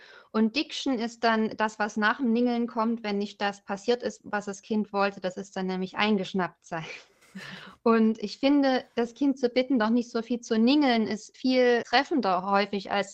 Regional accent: Chemnitz, Saxony, Germany; Ich komme ursprünglich aus Chemnitz und da haben wir eben Nu, was einfach am Satzende als Bestätigung steht, so wie man in Norddeutschland vielleicht nech sagen würde.

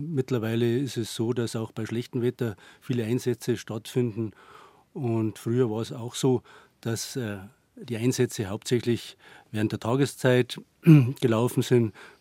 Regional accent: Bad Reichenhall, Bavaria, Germany; ich bin in Bad Reichenhall aufgewachsen, in die Berge.

